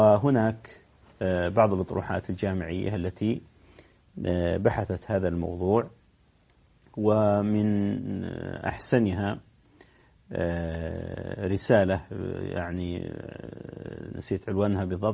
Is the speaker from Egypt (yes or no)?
no; Saudi Arabia; عندنا في المملكة العربية السعودية على سبيل المثال